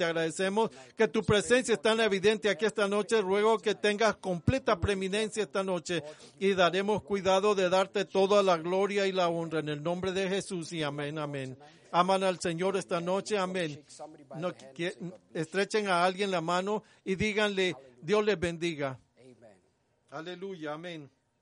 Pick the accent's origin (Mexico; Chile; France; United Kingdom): United Kingdom; Spanish is a second language; Espero que mi acento no sea demasiado malo. Soy británico.